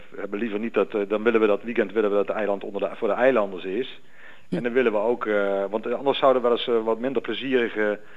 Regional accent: Venlo, Limburg, Netherlands; Ik kom uit Venlo, daar kun je tegen de achtergrond van Carnaval kun je ook een heel spannend verhaal vertellen.

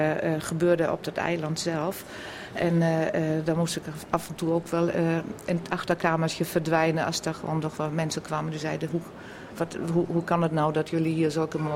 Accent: Germany; Dutch is a second language; now in Groningen, Netherlands; Als Duitser denk je, ach, die Nederlanders die versta je wel allemaal wel.

